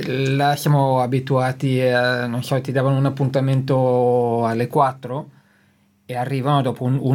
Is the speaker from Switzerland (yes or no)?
yes; Switzerland; also born or lived in Mexico; sono tornato da un anno qua in Svizzera. Io sono svizzero, però ho vissuto 30 anni in Messico.